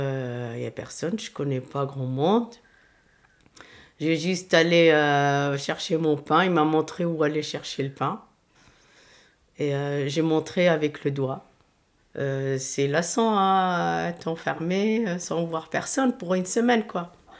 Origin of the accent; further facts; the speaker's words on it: Tunisia; French is a second language; moved away as an adult; now in Angers, France; J'ai 54 ans et j'habite Angers depuis 81. Ma jeunesse, c'était en Tunisie. Je suis née en Tunisie jusqu'à l'âge de 20 ans. Je suis revenue en France parce que j'ai suivi mon mari.